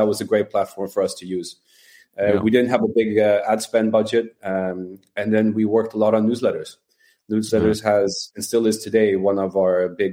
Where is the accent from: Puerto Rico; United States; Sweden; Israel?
Sweden; English is a second language